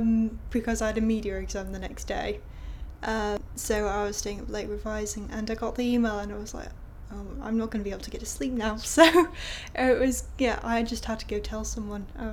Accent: Leeds, Yorkshire and the Humber, United Kingdom; I'm 17, born on the 20th of October 1991, and I'm from Leeds in Yorkshire.

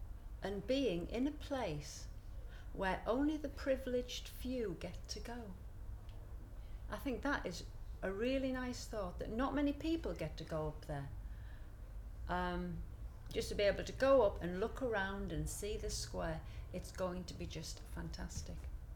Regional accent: Hartlepool, North East England, United Kingdom; also born or lived in Nottingham; I was born in Hartlepool and I grew up there until I went away to college and I went to Nottingham.

